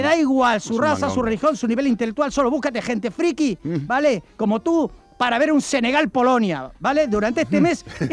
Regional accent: Argentina; Yo, por ejemplo, soy de Argentina, obvio.

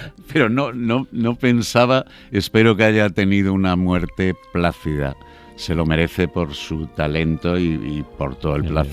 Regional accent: Madrid, Community of Madrid, Spain; Yo creo que a los de Madrid no sé si nos pasa lo mismo.

